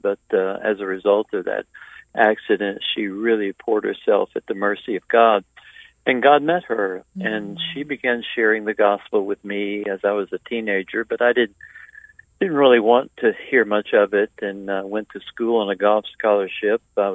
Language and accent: English; Columbia, South Carolina, United States; I grew up in Columbia, South Carolina, a community of about 100,000 at that time.